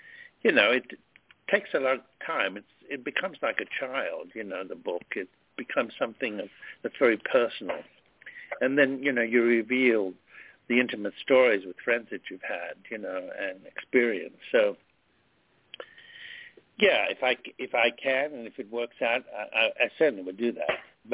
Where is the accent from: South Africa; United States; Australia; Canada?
Australia; I like the sun because I was brought up in Australia that way